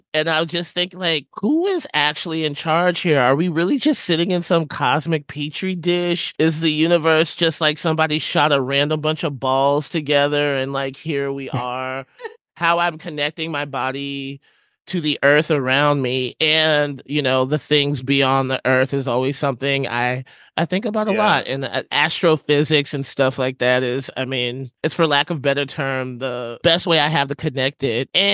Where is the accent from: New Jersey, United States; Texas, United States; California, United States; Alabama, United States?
Alabama, United States; Huntsville; I grew up in Huntsville, Alabama.